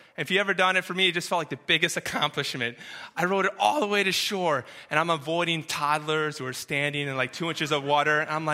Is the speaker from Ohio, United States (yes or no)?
no; New Hampshire, United States; Growing up in New Hampshire, I had the privilege of going up to the coast of Maine quite often.